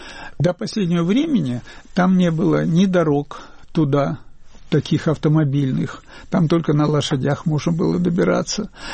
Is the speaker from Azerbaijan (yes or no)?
yes; Azerbaijan; Но поскольку отец мой азербайджанец, имя азербайджанское, то отказываться от этого я не собираюсь, не хочу.